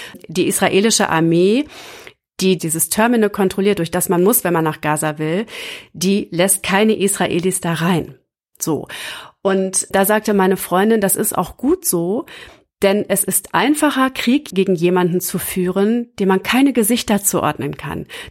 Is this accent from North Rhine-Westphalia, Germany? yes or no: no; Berlin, Germany; Und der wird dich und mich als Berliner nochmal extra betreffen.